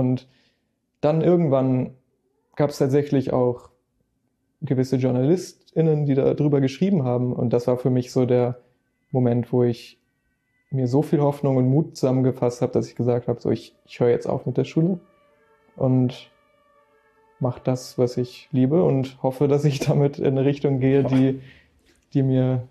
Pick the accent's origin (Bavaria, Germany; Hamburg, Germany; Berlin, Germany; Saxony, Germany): Hamburg, Germany; Ich komme aus Eimsbüttel, ja, hier in Hamburg.